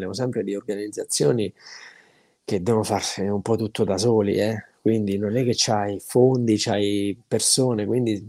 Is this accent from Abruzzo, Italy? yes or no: yes; Abruzzo, Italy; io come ho già scritto mi sono vergognato da abruzzese per questa persona